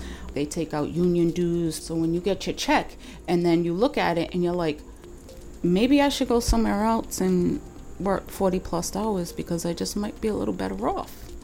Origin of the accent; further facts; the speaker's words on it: Providence, Rhode Island, United States; I'm from Providence, born and raised.